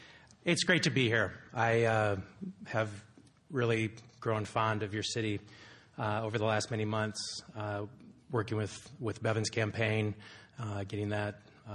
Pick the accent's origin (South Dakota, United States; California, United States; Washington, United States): South Dakota, United States; And we're from South Dakota, so we don't really walk anywhere. We drive everywhere.